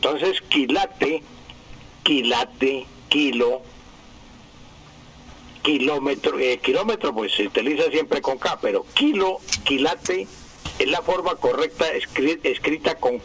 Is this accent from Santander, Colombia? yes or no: yes; Santander, Colombia; Porque yo soy santandereano y siempre apoyo a todo santandereano